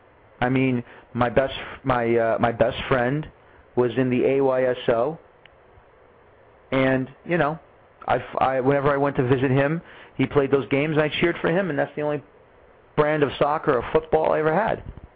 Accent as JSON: {"language": "English", "town": "New York City", "region": "New York", "country": "United States", "tie": "born or raised there", "said": "growing up in the Bronx, we went to the Cosmos games."}